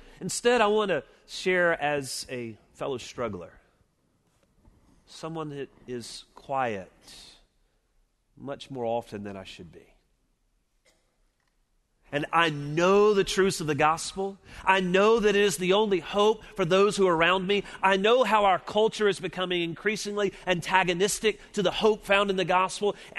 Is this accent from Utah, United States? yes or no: no; Mobile, Alabama, United States; accent: southern; being from Deep South, Mobile, and having been in Deep South most of my life, aware of my thick accent.